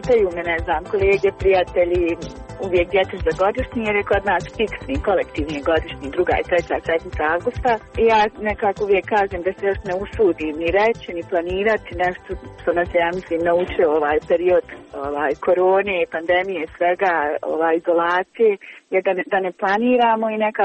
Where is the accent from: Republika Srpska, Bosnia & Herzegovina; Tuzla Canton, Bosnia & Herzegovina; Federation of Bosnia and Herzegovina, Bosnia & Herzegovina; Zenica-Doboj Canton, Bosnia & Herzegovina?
Federation of Bosnia and Herzegovina, Bosnia & Herzegovina; Kakanj; moje društvo je, mislim, mi smo iz Kaknja